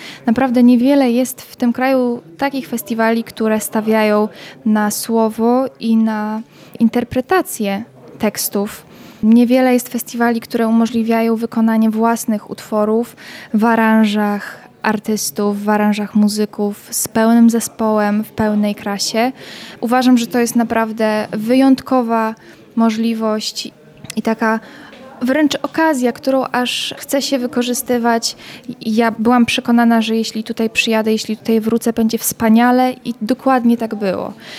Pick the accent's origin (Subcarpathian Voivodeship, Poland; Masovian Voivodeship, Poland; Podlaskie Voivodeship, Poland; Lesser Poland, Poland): Podlaskie Voivodeship, Poland; Wasilków; Ja w zasadzie pochodzę z Podlasia, z Wasilkowa. Tak, nie z Warszawy.